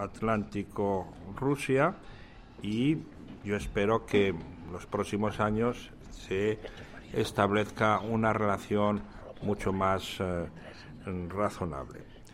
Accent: Spain; los que estamos en la verdad somos los españoles porque siempre defendemos el principio de integridad territorial

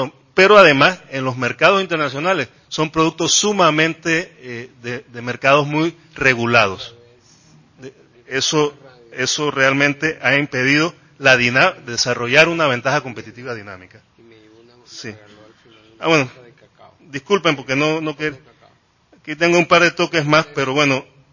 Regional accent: Panama; yo como panameño estoy más consciente de esto

